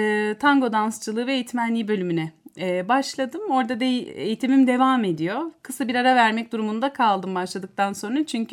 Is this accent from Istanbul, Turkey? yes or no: no; Ankara, Turkey; Ben Ankara doğumluyum. 1981 yılında Ankara'da dünyaya geldim. Bütün eğitim hayatımı da Ankara'da sürdürdüm. Ankara Üniversitesi İletişim Fakültesi gazetecilik bölümünü bitirdim hatta.